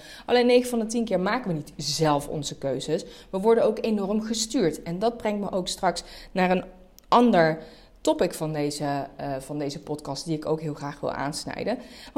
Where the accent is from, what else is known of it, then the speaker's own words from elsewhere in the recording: Nijmegen, Gelderland, Netherlands; also born or lived in Amsterdam; ik kom uit Nijmegen, ik heb ook 10 jaar in Amsterdam gewoond. En ik ken heel veel mensen met verschillende afkomsten. Ik ben zelf van Turkse komaf.